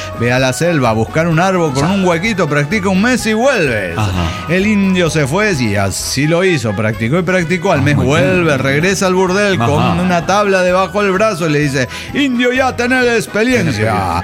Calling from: Torreón, Coahuila, Mexico; Hola, ¿qué tal, amigo? … de Torreón.

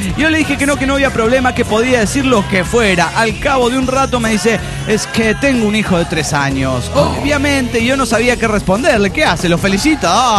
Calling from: Cancún, Quintana Roo, Mexico; de Cancún, Quintro Roo.

